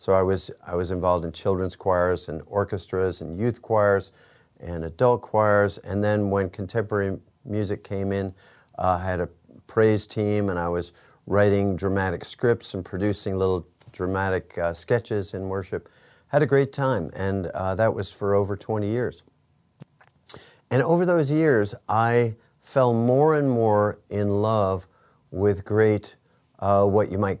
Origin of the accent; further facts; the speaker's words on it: Northeast, United States; also born or lived in Florida; I grew up in the Northeast, and during high school years, I played a lot of rock and roll.